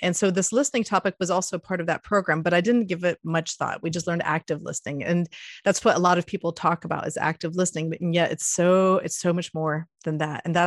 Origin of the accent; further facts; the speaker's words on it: Puerto Rico; I was born in Puerto Rico and I grew up camping on the beach.